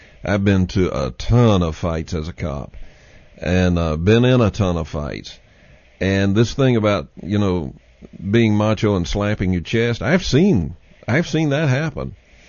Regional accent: Texas, United States; accent: Texas; Everyone listening to me can hear Texas in my accent. I can't.

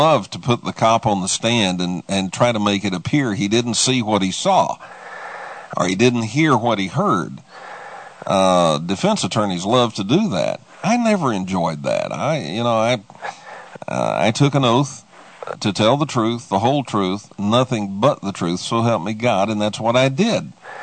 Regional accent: United States; you're an American, I'm an American.

